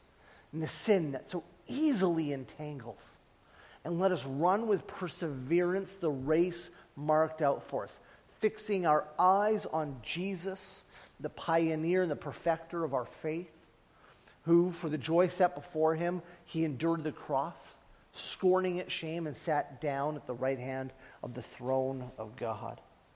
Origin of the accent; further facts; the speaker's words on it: Vernon, British Columbia, Canada; I had been a lead pastor in Saskatchewan. I left that and I went back to my hometown in Vernon and was trying to just find a job